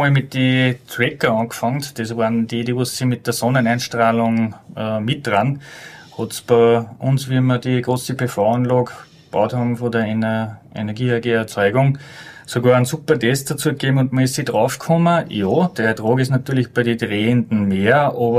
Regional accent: Upper Austria, Austria; zumindest bei uns in Oberösterreich, nicht immer so leicht

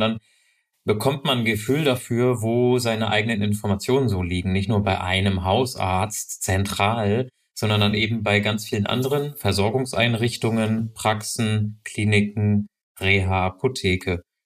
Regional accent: Hesse, Germany; now in Berlin, Germany; bin Produktmanager bei der Gematik. Ich lebe in Berlin, komme aus dem schönen Hessen und habe nach meinem Studium den Weg nach Berlin gefunden.

